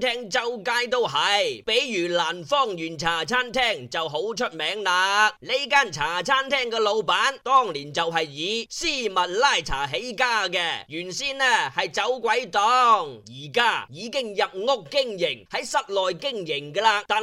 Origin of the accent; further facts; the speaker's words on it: China; Cantonese is a second language; 香港仲有好多人呢对我哋内地人啊、大陆同胞啊非常友好嘅